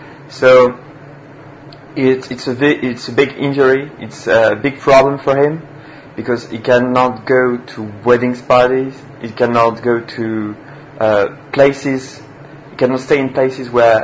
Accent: Evreux, Normandy, France; I was born in Evreux, in France, in Normandy, which is a very beautiful region near Paris, and it's where I grew up actually. And then I studied in Paris and then in Lyon

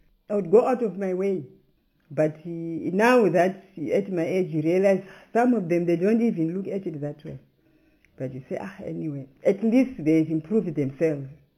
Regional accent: Bindura, Mashonaland Central, Zimbabwe; born there; I was born in Bindura, that is Mashonaland. And it was a family of 5, 2 sisters, I was the older sister, and 3 brothers.

